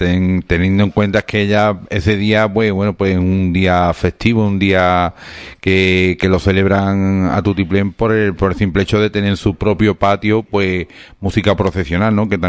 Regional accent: Lebrija, Andalusia, Spain; Pero yo soy de Lebrija, yo no soy catalán.

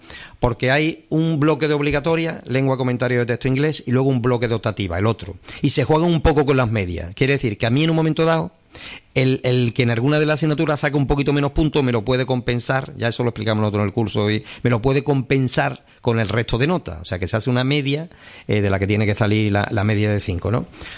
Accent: Lebrija, Andalusia, Spain; lo digo yo por mí que soy de Lebrija

